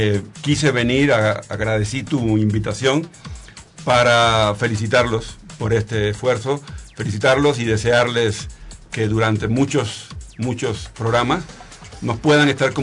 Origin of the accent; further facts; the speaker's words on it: Cuba; now in Mexico; leo lo que sucede en mi país de origen